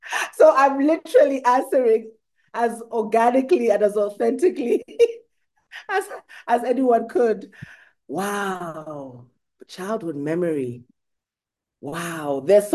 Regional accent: Coventry, West Midlands, United Kingdom; also born or lived in Lusaka, Zambia / Mafikeng, South Africa; I was born in Lusaka. We left when I was six, like I said, to go, and my mom was studying law in Coventry. So 6 to 12 in Coventry, so basically my whole entire primary school in Coventry.

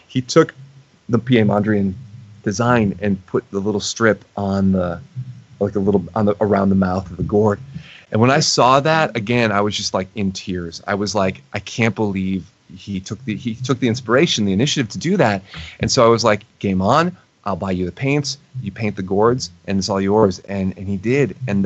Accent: Illinois, United States; I was like, we are from Northern Illinois. We're not going to go to the city.

